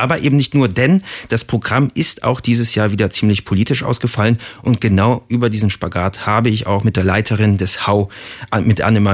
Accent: Berlin, Germany; Und darauf kann man als Berliner auch ein bisschen stolz sein

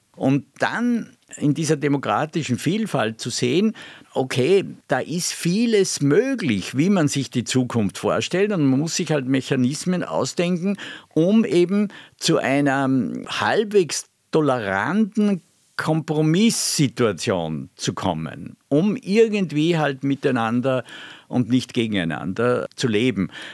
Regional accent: Austria; so wie als Österreicher würde ich sagen

